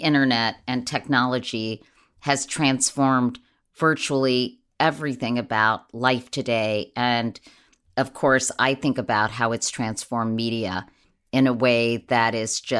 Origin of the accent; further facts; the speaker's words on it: Washington, District of Columbia, United States; In my case, it was WMAL growing up in Washington, D.C., or at least in the D.C. area.